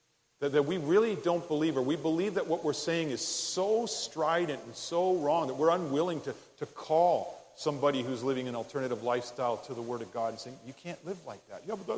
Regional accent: Canada; Now, I have to laugh as a Canadian.

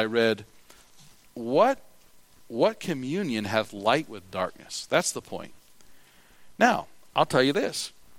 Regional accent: South Dakota, United States; And so as far as an American and as a South Dakotan

